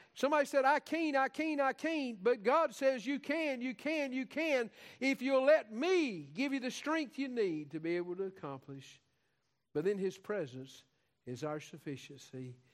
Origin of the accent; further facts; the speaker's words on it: United States; born there; I love my country. I'm grateful that I was born in America, and I'm grateful for the privilege I have.